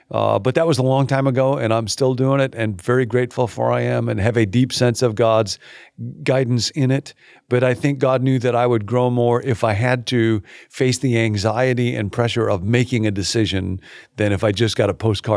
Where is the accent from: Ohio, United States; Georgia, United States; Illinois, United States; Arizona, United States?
Illinois, United States; Rockford; So it was a, I think relatively typical childhood, and I enjoyed growing up in Rockford a ton.